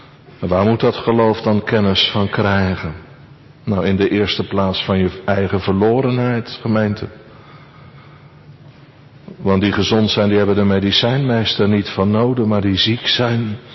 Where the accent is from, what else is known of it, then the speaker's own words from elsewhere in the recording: Netherlands; Kijk, bij ons in Holland is het zo, als mensen een gebouw willen bouwen, moet je stenen hebben.